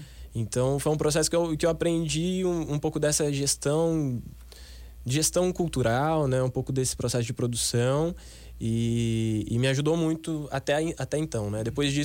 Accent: Leme, São Paulo, Brazil; eu saí de Leme, interior de São Paulo, fica 100 quilômetros daqui, uhum, mais ou menos, e fui para Araraquara estudar jornalismo

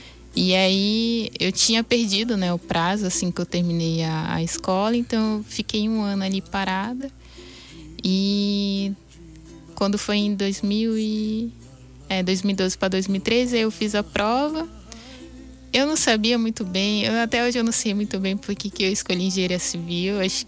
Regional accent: São Paulo, Brazil; eu sou de São Paulo, Pancararu de São Paulo.

